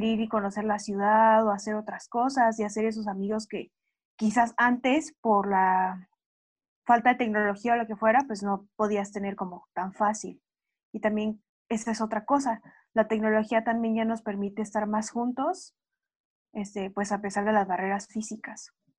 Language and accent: Spanish; Chihuahua, Mexico; a comparación de donde yo vengo, de Chihuahua